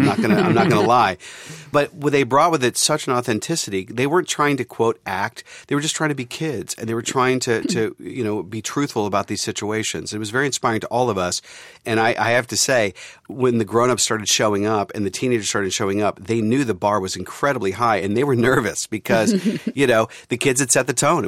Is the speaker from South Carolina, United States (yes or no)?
no; Pittsburgh, Pennsylvania, United States; I'm from Pittsburgh. It's a tough town. And I was bullied.